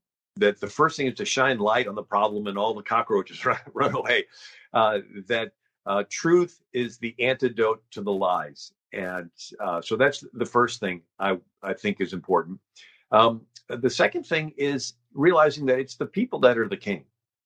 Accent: St. Louis, Missouri, United States; I'm from St. Louis, which is 30 miles from Ferguson.

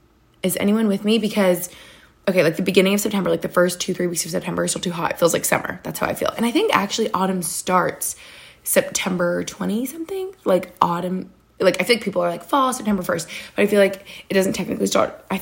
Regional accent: New York, United States; I'm biased because I'm from New York State where you have like all the seasons.

